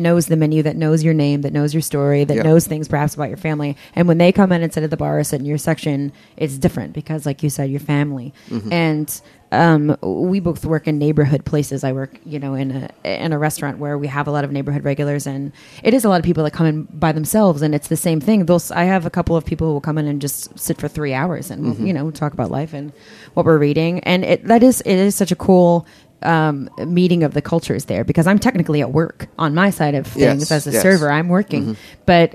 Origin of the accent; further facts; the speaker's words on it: Kentucky, United States; I'm from Kentucky, and they said, well, isn't everybody mean there?